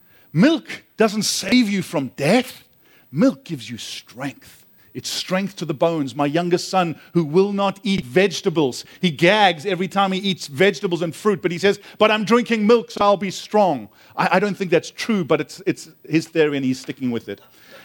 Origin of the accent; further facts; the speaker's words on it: South Africa; I'm a South African. You never come empty-handed.